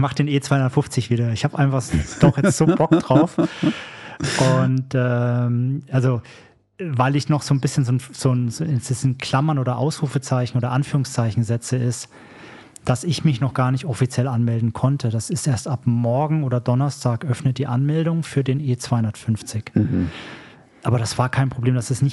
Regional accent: Germany; now in Switzerland; Und jetzt komme ich aus der Schweiz als ja schon ein bisschen erfahrener Trailläufer und freue mich, in meiner Heimat dann auch mal das Traillaufen ausführen zu dürfen.

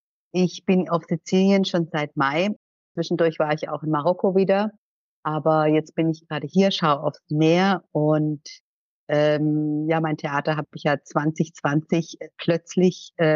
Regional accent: Germany; Sizilien ist ein Teil meiner Heimat. Das ist der Ort Cefalù, wo mein Vater herkommt. Und ich bin, seitdem ich 3 Monate alt bin, bin ich immer auch hier. und aber in Deutschland aufgewachsen.

